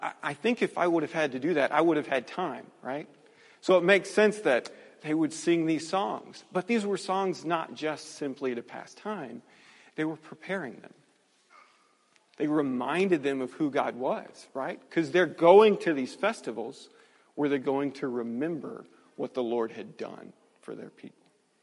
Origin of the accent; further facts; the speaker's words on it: Texas, United States; where I grew up in Texas, you had to drive 6 hours to find something to climb, right?